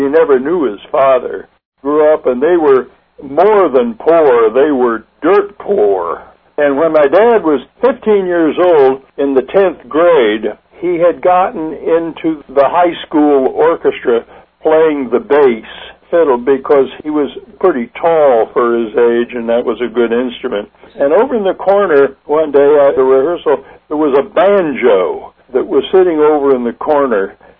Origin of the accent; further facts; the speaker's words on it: New York, United States; born there; Well, see, I was born in New York when he was in New York. He met my mother, and I was born in 1933.